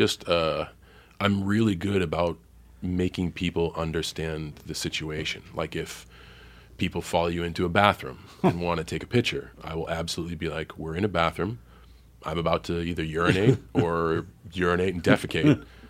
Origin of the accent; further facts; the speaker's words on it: Boston, Massachusetts, United States; And as a growing up in Boston, you're taught to hate the Yankees.